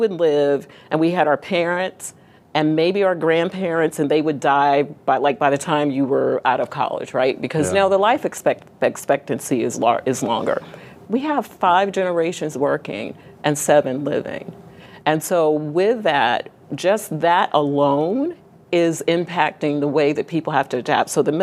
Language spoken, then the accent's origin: English; Brooklyn, New York, United States; I grew up in New York, but we grew up in different parts of New York. He's in Long Island. I was Brooklyn.